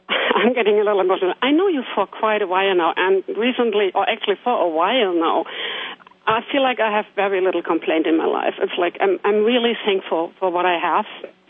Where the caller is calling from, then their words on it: Rosengarten, Lower Saxony, Germany; I'm calling from Rosengarten, which is near Hamburg in Germany.